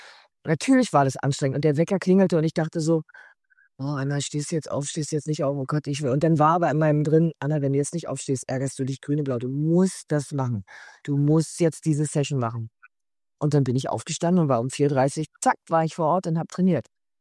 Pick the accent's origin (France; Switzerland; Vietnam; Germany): Germany; East Berlin, Berlin; Ich komme ja aus der DDR. Ich bin ja älter. Also aus Ost-Berlin komme ich. Und wir waren sehr, sehr arm.